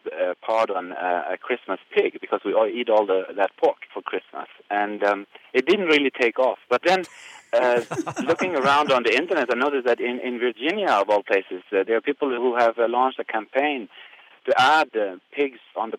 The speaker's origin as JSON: {"language": "English", "country": "Sweden", "said": "I'm from Sweden."}